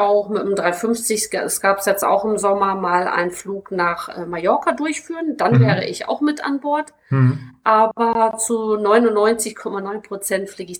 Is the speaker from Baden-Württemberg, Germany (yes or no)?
no; Norderney, Lower Saxony, Germany; Und ich komme gebürtig aus Norderney.